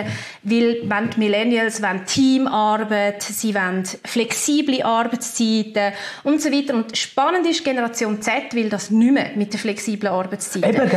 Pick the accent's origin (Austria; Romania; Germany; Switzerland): Switzerland; auch bei uns in der Schweiz, respektive um ihre Lebensgrundlagen, immer wieder jeden Monat mit kämpfen.